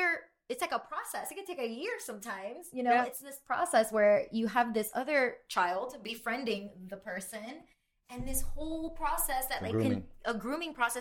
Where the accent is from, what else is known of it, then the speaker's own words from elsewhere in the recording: Miami, Florida, United States; and we're from Miami, which we know that's a huge problem as well.